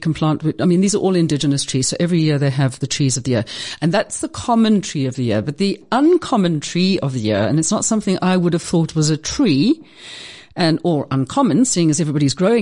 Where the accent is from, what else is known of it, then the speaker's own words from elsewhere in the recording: South Africa; I'm South African and British